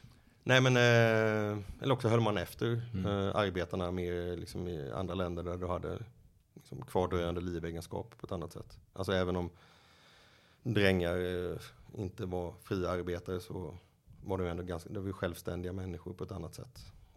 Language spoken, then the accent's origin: Swedish; Småland, Sweden; Det är en del av min identitet som svensk och som fattig bonddräng från Småland.